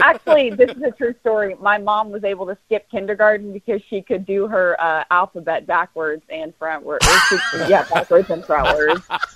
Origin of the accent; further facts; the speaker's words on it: Terre Haute, Indiana, United States; When you're from the parts, that's like, I'm from Terre Haute, but that's my family outside of Terre Haute and even smaller towns.